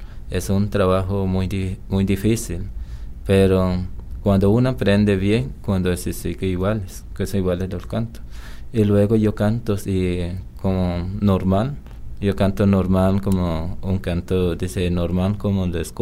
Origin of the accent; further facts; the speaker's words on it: Alto Chirripó, Cartago, Costa Rica; me crecí en Alto Chirripó, se llama Jamó. Ahí me nací, lo mismo ese lugar. Todos mis abuelos, mis abuelas nacieron ahí.